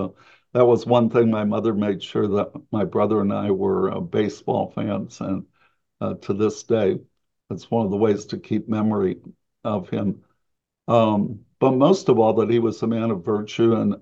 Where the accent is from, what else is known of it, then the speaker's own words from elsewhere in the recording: St. Louis, Missouri, United States; I'm from St. Louis originally. And so he was back in St. Louis.